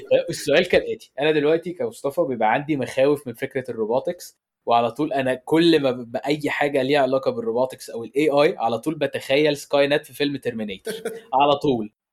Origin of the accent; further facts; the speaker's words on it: Egypt; طيب انا شفت حاجه زي كده برضو عندنا في مصر